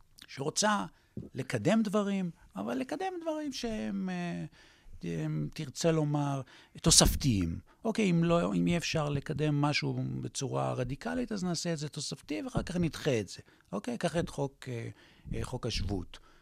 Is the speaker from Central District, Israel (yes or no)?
yes; Rehovot, Central District, Israel; born there; now in Givat Brenner, Israel; אני נולדתי ברחובות, והיום אני חבר קיבוץ גבעת ברנה